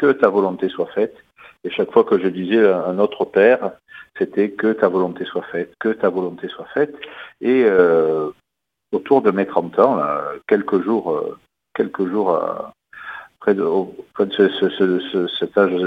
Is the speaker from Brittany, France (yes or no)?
no; Marseille, Provence-Alpes-Côte d'Azur, France; je suis de Marseille et j'ai 49 ans depuis quelques jours et je suis donc religieux et prêtre